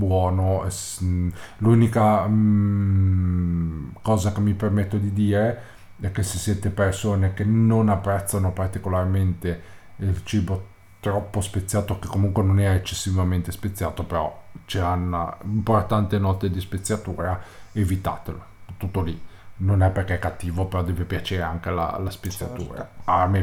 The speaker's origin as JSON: {"language": "Italian", "town": "Genoa", "region": "Liguria", "country": "Italy", "said": "diciamo che forse essendo genovesi"}